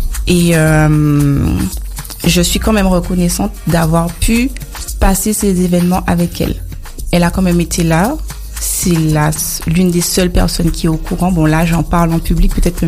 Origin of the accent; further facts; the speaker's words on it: Guadeloupe; moved away as an adult; now in Saint-Martin; J'ai quitté la Guadeloupe, je suis partie m'installer à Saint-Martin. Ça fait 1 an que je suis là-bas